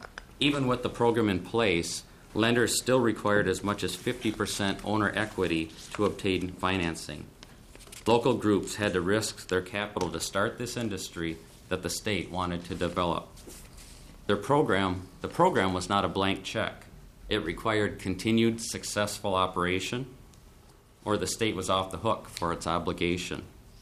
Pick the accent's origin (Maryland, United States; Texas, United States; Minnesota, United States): Minnesota, United States; Kasson; I'm a farmer from the Casson area.